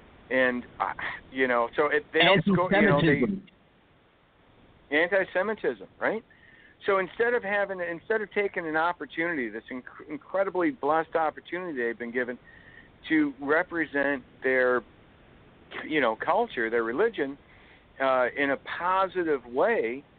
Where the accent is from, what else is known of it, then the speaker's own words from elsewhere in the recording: Michigan, United States; And I'm from Michigan, too